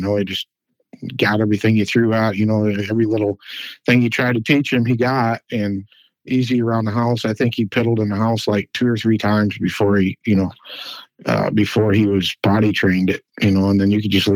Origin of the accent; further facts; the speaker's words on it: Michigan, United States; I grew up in Michigan and we raised ducks, but most of them are wood ducks and mallards and a few teal and stuff.